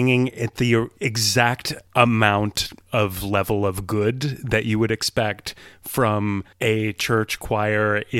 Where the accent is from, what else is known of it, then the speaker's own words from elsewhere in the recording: Iowa, United States; I am from Iowa.